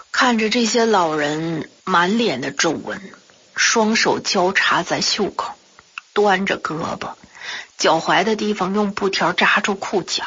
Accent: Beijing, China; 我们从北京来之前

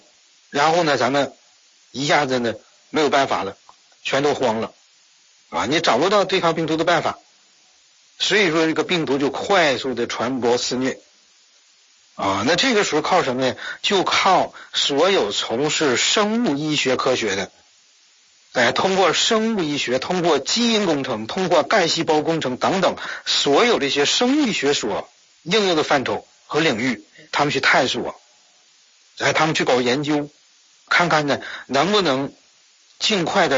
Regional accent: China; 所以我们中国人骨子里认为什么呢

